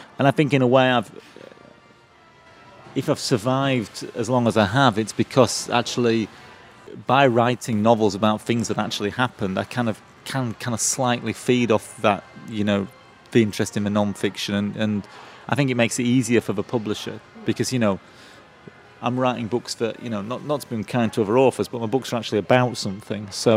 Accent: Yorkshire and the Humber, United Kingdom; now in Japan; I was raised in West Yorkshire, which is not the most liberal place to be raised. And then I live in Japan, which, again, is not the most liberal place.

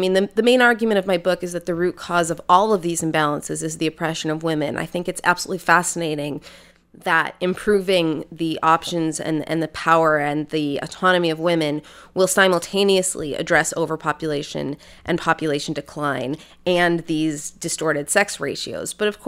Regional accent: United States; it's interesting when you go there as an American feminist

